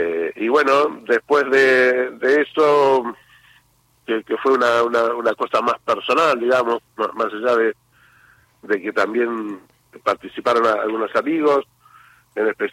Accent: Bahía Blanca, Buenos Aires Province, Argentina; nosotros somos todos de Bahía Blanca

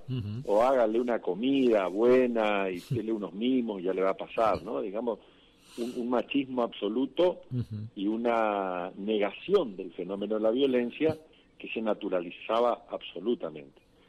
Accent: Goya, Corrientes, Argentina; cuando empezaba allá en mi ciudad de Goya

